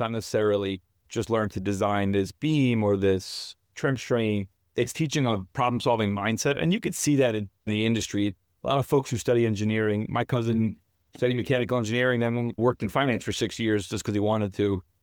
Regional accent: Queens, New York, United States; I'm a New Yorker born and raised out of Queens. I grew up in Woodside and then Flushing.

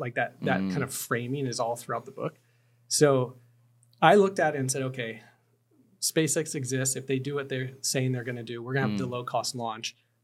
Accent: Tarpon Springs, Florida, United States; So I grew up in Tarpon Springs.

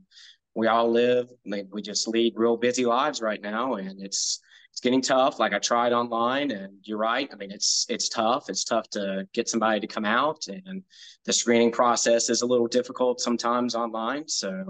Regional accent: Pinehurst, North Carolina, United States; I was raised in Pinehurst, North Carolina, so not too far from the Charlotte area, a couple of hours.

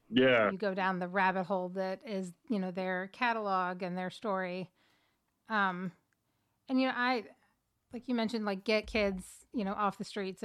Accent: Kentucky, United States; also born or lived in Tennessee; I grew up in Kentucky and Tennessee, so like we've got the South kind of represented

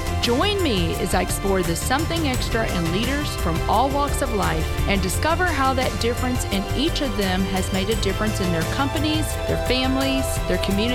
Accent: Kentucky, United States; Those Southern roots, girl, you know, because I grew up in Kentucky.

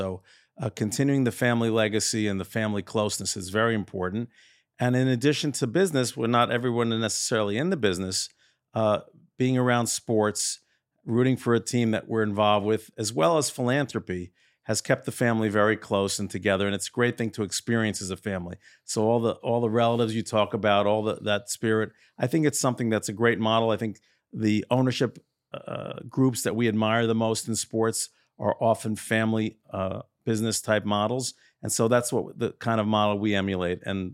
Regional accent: Elizabeth, New Jersey, United States; We grew up in Elizabeth, New Jersey. And we came to a very observant community.

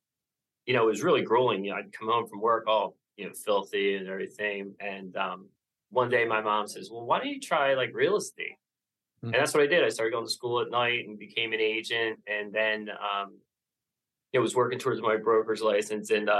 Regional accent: Philadelphia, Pennsylvania, United States; I'm from the Philadelphia area.

